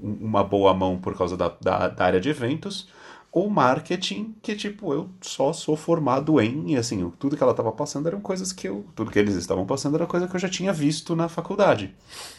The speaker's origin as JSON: {"language": "Portuguese", "country": "Brazil", "said": "a gente, como brasileiro, com os desafios que a gente vive"}